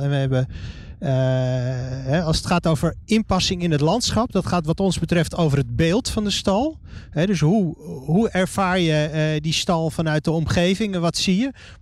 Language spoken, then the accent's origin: Dutch; Netherlands; En ik denk dat we daar als Nederlanders, daar mogen we ook trots op zijn.